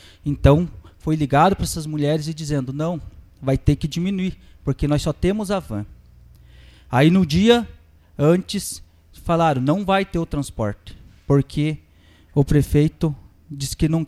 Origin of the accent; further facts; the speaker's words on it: Boa Ventura, Brazil; E quando a gente chega numa dessas cidades, eles perguntam de onde que vocês são. Somos de Boa Ventura.